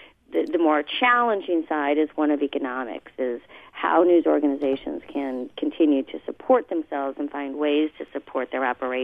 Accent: Glendale, United States; I grew up in Glendale, went to high school here, and have now been out in the D.C., Maryland area for the last several years, but always love to come back.

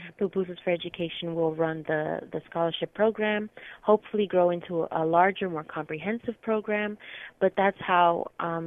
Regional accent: United States; born there; being that I am documented, that I was born in the United States and have citizenship.

